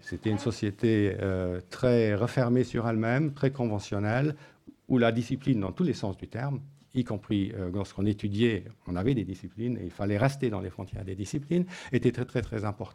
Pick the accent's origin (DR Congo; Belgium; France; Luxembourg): Luxembourg; Je suis originaire du Luxembourg, donc en plus je l'ai découvert en allemand.